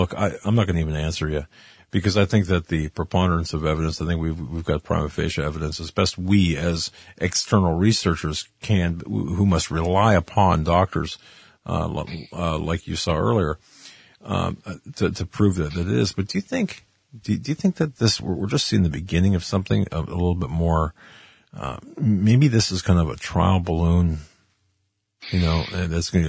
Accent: United States; And again, I'm an American.

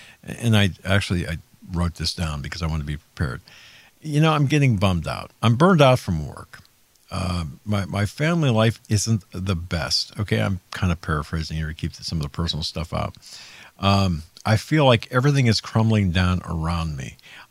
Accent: Erie, Pennsylvania, United States; first case of monkeypox in Erie, Pennsylvania.

